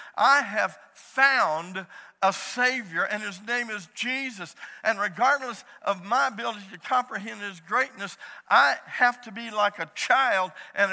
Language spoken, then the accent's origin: English; United States; I'm an American. I'm born in a Christian country, in a Christian family.